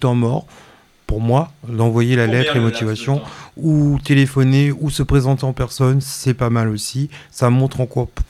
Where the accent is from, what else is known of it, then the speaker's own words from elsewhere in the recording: Réunion, France; born there; Je suis des îles aussi, hein. Je suis né à La Réunion, hein. Je ne suis pas grandi ici.